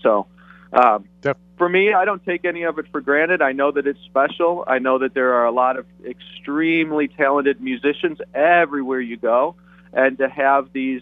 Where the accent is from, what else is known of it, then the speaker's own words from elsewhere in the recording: Detroit, Michigan, United States; now in Chicago, United States; I have been in Chicago for a long time, I guess long enough to say I'm a Chicagoan, but I actually grew up in Detroit, and I never transferred over my Detroit fandom.